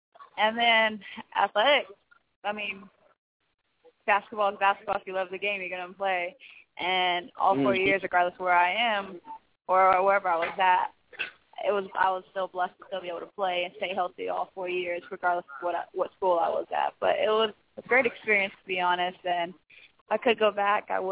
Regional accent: San Antonio, Texas, United States; from San Antonio, Texas.

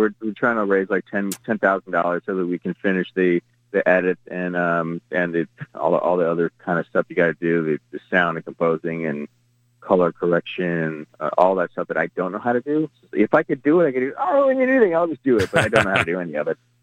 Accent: New Orleans, Louisiana, United States; also born or lived in Houston; I was born in New Orleans and I grew up in Houston, so it's like I've been surrounded by many, many different types of people

